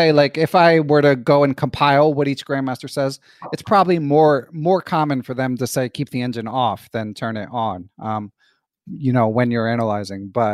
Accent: Philadelphia, Pennsylvania, United States; growing up in Philly and like starting to go to the Marshall as a teenager.

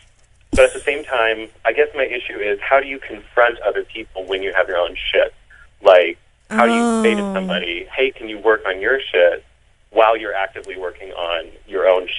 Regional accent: Santa Barbara, California, United States; I'm from like southernish California, like kind of Santa Barbara area.

